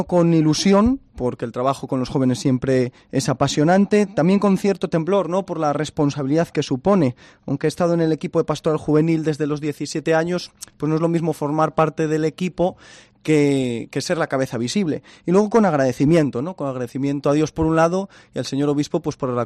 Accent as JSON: {"language": "Spanish", "town": "Astorga", "region": "Castile and León", "country": "Spain", "tie": "born or raised there", "also_born_or_lived": "Vega de Espinareda", "said": "es un berciano adoptado en Astorga, nací en Vega de Espinareda, me bautizaron allí, pero pronto me fui para Astorga."}